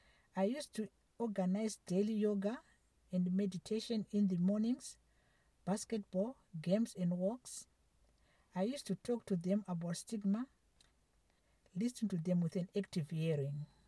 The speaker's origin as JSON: {"language": "English", "country": "Zimbabwe", "moved": "yes", "lives_now": "Ireland", "said": "I came from Zimbabwe to seek asylum here in Ireland because my life was in danger due to political situations in Zimbabwe."}